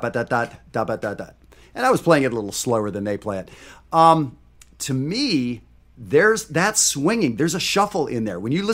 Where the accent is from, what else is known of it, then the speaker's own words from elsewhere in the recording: Western Canada, Canada; I grew up in Western Canada in the 70s and 80s